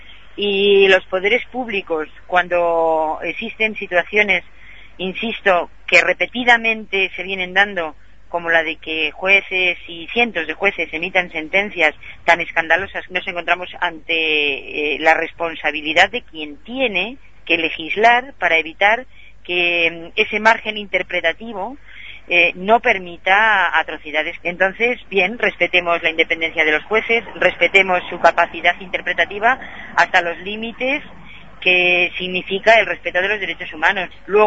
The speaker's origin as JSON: {"language": "Spanish", "country": "Spain", "said": "como mujer española una a veces se siente un poco frustrada"}